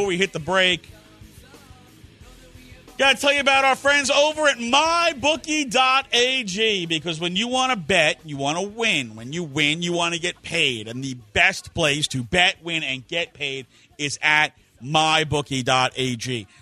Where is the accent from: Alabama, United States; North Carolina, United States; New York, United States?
New York, United States; And you know I'm not being a homer because I'm a Mets fan. I'm from New York. I've adopted the Astros.